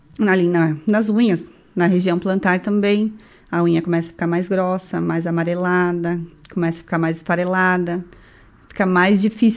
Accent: Maranhão, Brazil; Sim, sou maranhense.

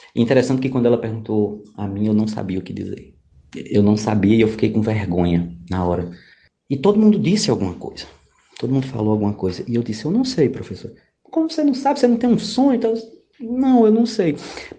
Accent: Ceará, Brazil; ou lá na minha cidade, no Ceará.

